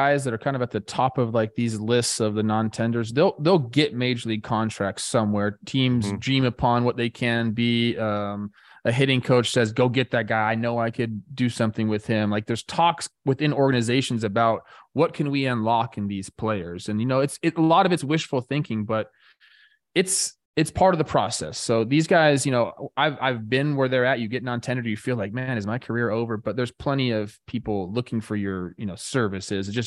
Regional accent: Los Angeles, California, United States; Obviously, I'm from Los Angeles.

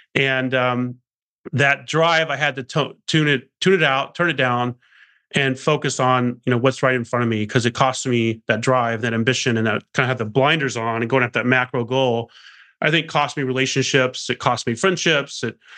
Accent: Arkansas, United States; I mean, I grew up in Arkansas and, you know, with a drug addicted mother on welfare and food stamps and all that stuff.

